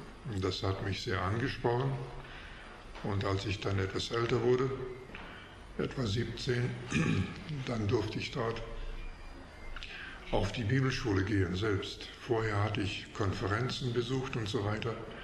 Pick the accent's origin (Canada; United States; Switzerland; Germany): Canada; Ich komme aus Kanada, bin dort geboren, in einem gläubigen Elternhaus, hatte die Gelegenheit, dort auch in eine gläubige Gemeinde zu gehen